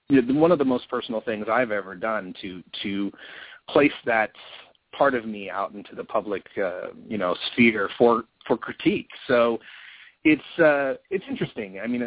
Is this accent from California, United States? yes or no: yes; California, United States; also born or lived in San Diego; but I have grown up in California primarily. I was born in San Diego.